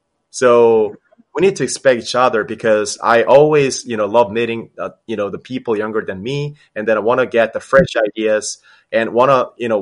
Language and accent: English; Seoul, South Korea; English is a second language; moved away as an adult; now in United States; So I was born and raised in Korea, especially Seoul. And I study and work in the U.S., especially in New York, and I work in New York as well as Houston, Texas.